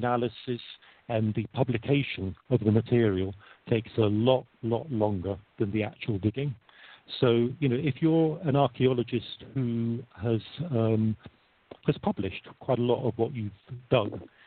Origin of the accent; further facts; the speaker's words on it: Wimbledon, London, United Kingdom; I was born in Wimbledon in London. You can tell from my name that I come from a Polish background.